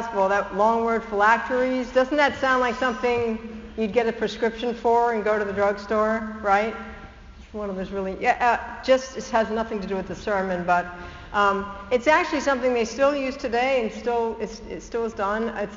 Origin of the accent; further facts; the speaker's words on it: Maryland, United States; Now, most of you know that I grew up in Maryland, which is home to the largest estuary in North America, the Chesapeake Bay.